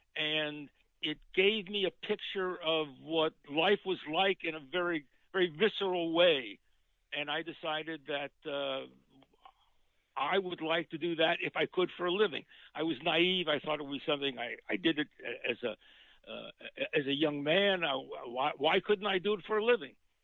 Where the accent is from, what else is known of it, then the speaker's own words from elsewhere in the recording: Cincinnati, Ohio, United States; born there; I was born in Cincinnati.